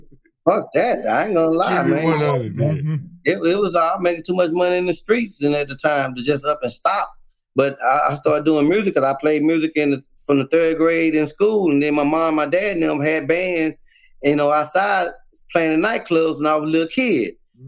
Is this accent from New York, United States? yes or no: no; Houston, Texas, United States; South Park, the South Side. When you hear everybody say the South Side, the dead end, mm-hmm. I originated out the dead end, you know what I'm saying?